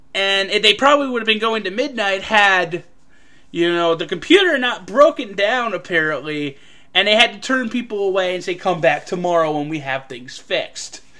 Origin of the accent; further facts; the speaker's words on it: Florida, United States; Orlando and The Freak Show, you know, pretty much was the morning show I listened to growing up in Florida.